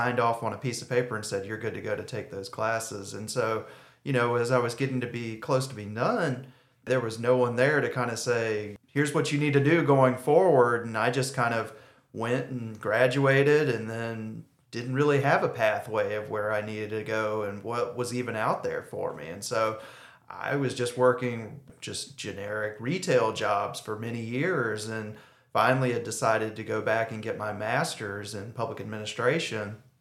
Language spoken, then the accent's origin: English; Alabama, United States; I went to the University of Alabama. I'm originally from Alabama myself.